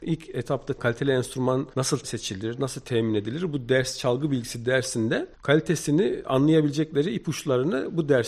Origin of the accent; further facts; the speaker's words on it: Bafra, Samsun, Turkey; born there; Ben Samsun Bafra doğumluyum.